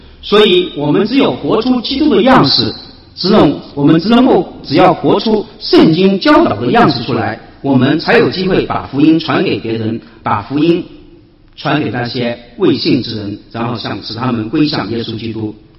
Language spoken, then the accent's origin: Chinese; China; 但是我们中国人的家长，他们也陪伴小孩去游泳